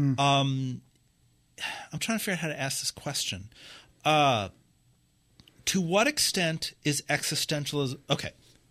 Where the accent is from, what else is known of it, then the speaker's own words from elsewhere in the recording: New York City, New York, United States; accent: New York; I grew up in New York City in a very poor neighborhood, in a very bad neighborhood.